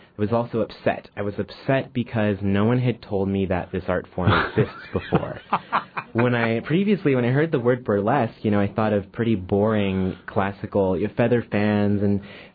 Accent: Juneau, Alaska, United States; I am an old Juneauite. I grew up here in Juneau, and it's good to be back.

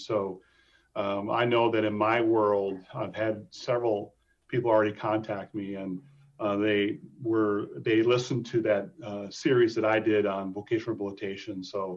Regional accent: United States; first language American Sign Language; So for me, my first language is ASL, American Sign Language.

